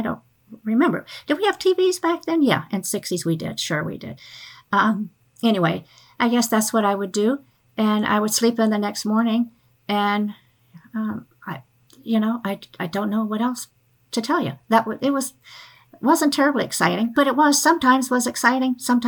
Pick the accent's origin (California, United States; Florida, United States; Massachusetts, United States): Florida, United States; Pensacola; I'm from Pensacola, and I grew up with two brothers and a younger sister. So that's a Navy town. You know, it's a aviation town. So I grew up with it.